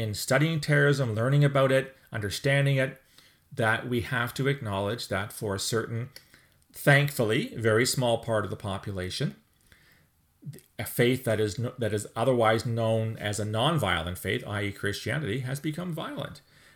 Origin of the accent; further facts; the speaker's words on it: Canada; speaking as a Canadian